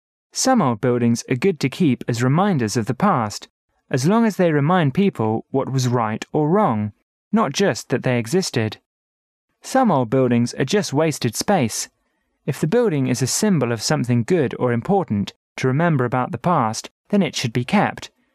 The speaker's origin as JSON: {"language": "English", "town": "Harbin", "region": "Heilongjiang", "country": "China", "tie": "born or raised there", "said": "I will tell you about a building in my hometown, Harbin."}